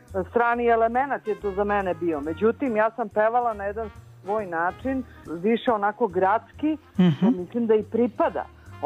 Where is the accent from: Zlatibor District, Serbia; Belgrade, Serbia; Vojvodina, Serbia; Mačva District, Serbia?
Belgrade, Serbia; born there; ja sam rođena inače u Beogradu